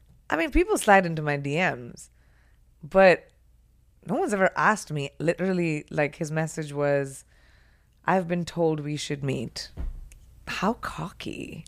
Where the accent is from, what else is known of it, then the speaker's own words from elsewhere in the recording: India; I grew up in India, you know, I was doing like Indian pop culture at that time.